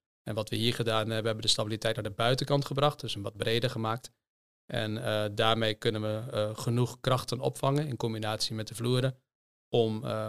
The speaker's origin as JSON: {"language": "Dutch", "town": "Hoogezand", "region": "Groningen", "country": "Netherlands", "tie": "born there", "said": "Ik ben geboren in Hoge Zand. En heb gestudeerd in Groningen en in Delft."}